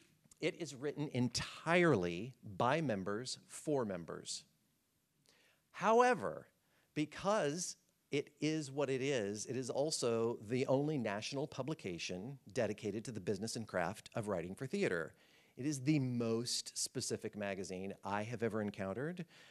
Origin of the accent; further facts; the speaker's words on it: Arkansas, United States; And I started in Arkansas because I'm from Arkansas originally